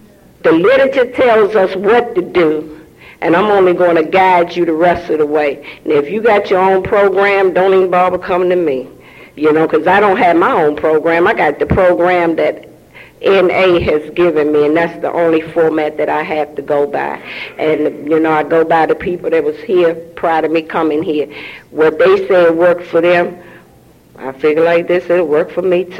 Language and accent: English; Washington, District of Columbia, United States; I am too homegrown from down Fifth and K, but I'm also homegrown from First and New York Avenue, and we used to hang at a McDonald's.